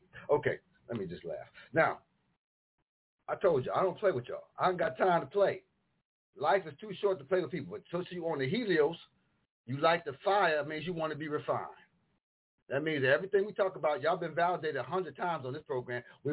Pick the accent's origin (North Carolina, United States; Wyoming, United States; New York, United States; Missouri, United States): New York, United States; Buffalo; I'm not from here. I'm an observer. I come from the New York, Buffalo. We don't play in Buffalo.